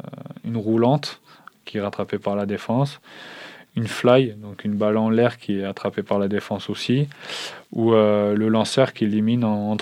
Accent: France; mais après nous, en tant que Français en France, il n'y a qu'un club qui paye ces Français.

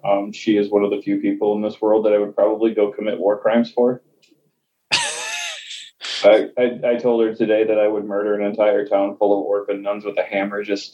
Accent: Australia; I'm an Aussie. Suck it.

